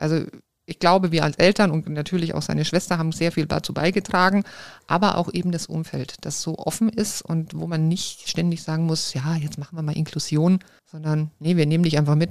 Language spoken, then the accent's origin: German; Ingolstadt, Bavaria, Germany; ich komme, wie gesagt, aus Ingolstadt.